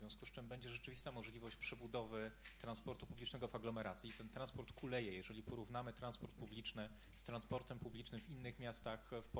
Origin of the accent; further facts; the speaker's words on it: Katowice, Silesian Voivodeship, Poland; Ja jako katowiczanin, taki z dziada pradziada